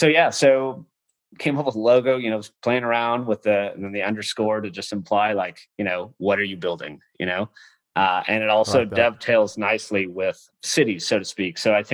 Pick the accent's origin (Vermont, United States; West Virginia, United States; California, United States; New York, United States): California, United States; San Diego; I'm from San Diego. I love the Padres.